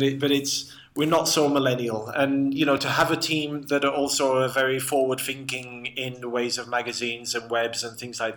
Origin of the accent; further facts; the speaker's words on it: England, United Kingdom; moved away as an adult; now in Barcelona, Spain; I'm English. Even if I lived here now 9 years, I don't feel Spanish at all. You know, it's I'm English.